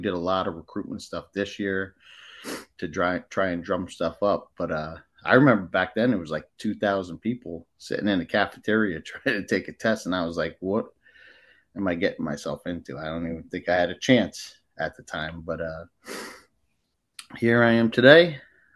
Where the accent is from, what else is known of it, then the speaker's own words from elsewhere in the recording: Norwalk, Connecticut, United States; I grew up in Norwalk, Connecticut, took Norwalk's test